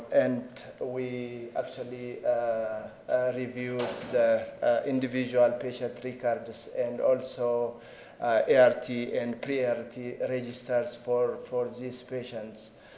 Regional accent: Ethiopia; English is a second language; I am from Ethiopia and I work for Oromia Regional Health Bureau in Ethiopia.

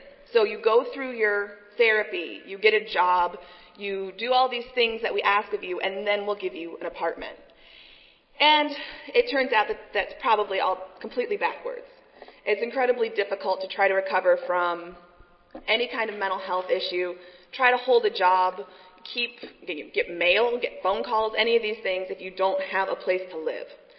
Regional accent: Texas, United States; And I am from Texas. I study Texas.

